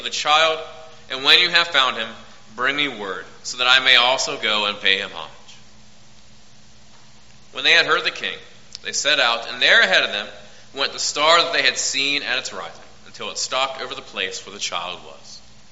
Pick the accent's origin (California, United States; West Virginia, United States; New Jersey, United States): West Virginia, United States; Growing up in West Virginia, it's kind of a storytelling culture, an oral culture